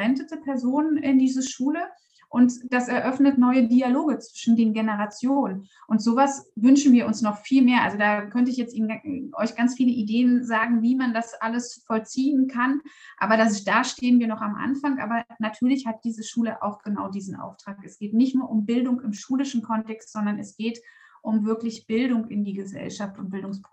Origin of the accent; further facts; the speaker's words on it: Görlitz, Saxony, Germany; Ich komme leider auch wirklich aus Sachsen, aber nicht aus Dresden, sondern aus Görlitz. Ich bin groß geworden an der deutsch-polnischen Grenze zu Zeiten in den 90er Jahren